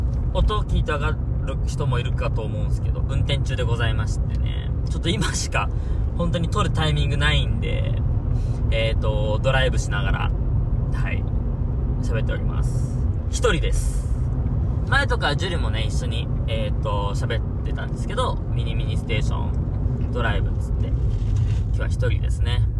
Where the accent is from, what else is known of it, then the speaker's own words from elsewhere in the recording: Tokyo, Japan; 母親の家が、東京の、まあ、俺の実家の方、ね。